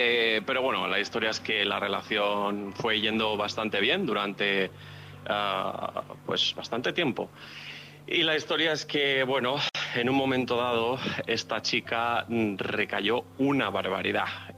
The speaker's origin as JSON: {"language": "Spanish", "region": "Balearic Islands", "country": "Spain", "said": "soy de Mallorca. Soy un joven que ahora tiene 37 años"}